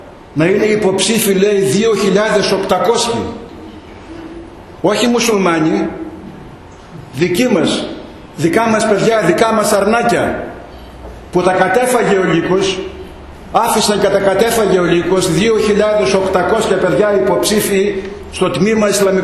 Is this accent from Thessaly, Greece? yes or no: no; Epirus, Greece; όσοι μεγαλώσαμε στην Ήπεθρο, στα παιδικά μας έστω χρόνια.